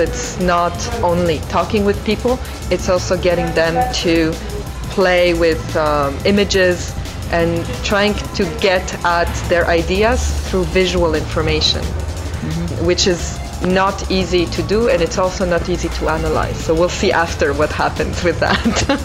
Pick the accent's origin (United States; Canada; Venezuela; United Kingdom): Canada; Montreal, Quebec; And I come from Montreal, Canada